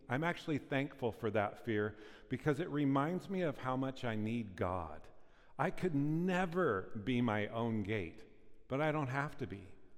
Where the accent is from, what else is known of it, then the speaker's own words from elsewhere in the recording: Pleasant Hill, United States; I grew up in Pleasant Hill, graduated from there, so we're kind of out in the country.